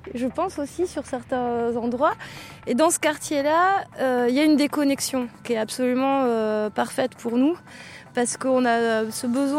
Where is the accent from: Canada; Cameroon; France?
France; Nantes, Pays de la Loire; now in Bordeaux, France; Moi, je suis nantaise